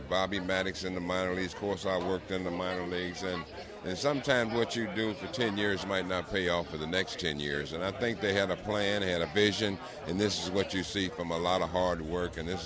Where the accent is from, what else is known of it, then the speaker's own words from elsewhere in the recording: Detroit, Michigan, United States; You know, I grew up in Detroit.